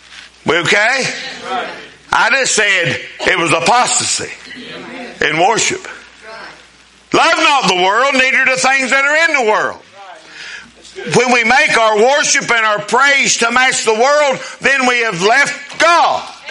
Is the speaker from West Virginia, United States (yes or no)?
yes; Winona, West Virginia, United States; I come from Winona. I graduated a 12-gauge education from Midland Trail.